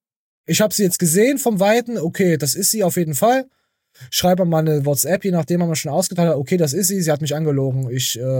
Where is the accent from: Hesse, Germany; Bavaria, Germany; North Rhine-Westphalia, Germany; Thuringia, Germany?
Thuringia, Germany; Also ich weiß, dass es bei uns in Thüringen auch ein Malheur gibt.